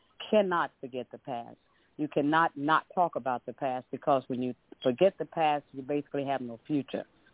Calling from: Los Angeles, California, United States; I'm calling from Los Angeles.

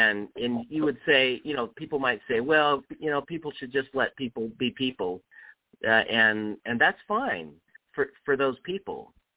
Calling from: Salt Lake City, Utah, United States; I'm calling from Salt Lake, Utah

